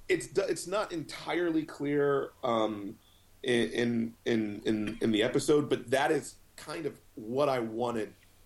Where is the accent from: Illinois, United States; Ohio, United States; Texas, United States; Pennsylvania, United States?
Pennsylvania, United States; Philadelphia; born there; I was born in West Philadelphia. I lived in poor neighborhoods.